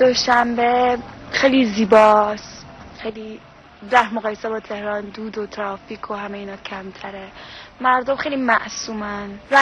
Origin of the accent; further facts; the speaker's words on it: Iran; ما تو ایران همه جور آدم داریم. اما یادم وقتی بچه بودیم